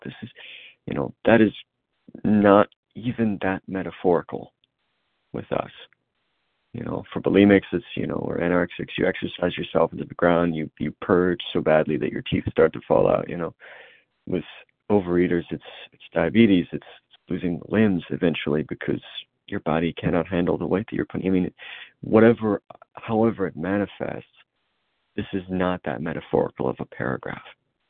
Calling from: Indiana, United States; also a reader out of Indiana.

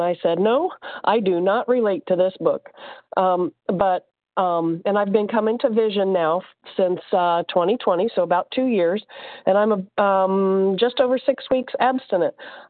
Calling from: Indiana, United States; I'm calling from Indiana.

